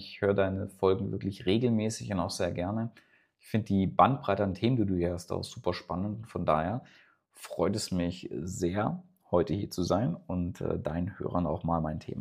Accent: Weilheim an der Teck, Baden-Württemberg, Germany; Ich komme ja aus Weilheim an der Teck. Das ist ein kleines Dorf am Fuße der Schwäbischen Alb. Ich hoffe, man hört es mir nicht an. Aber ich komme da tatsächlich her und ich bin da aufgewachsen.

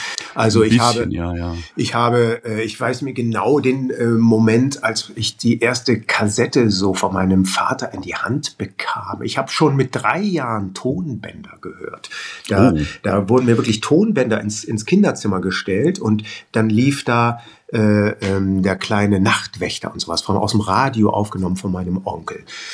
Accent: Bremen, Germany; weil ich als Bremer ja bekanntermaßen ein Schwätzer bin

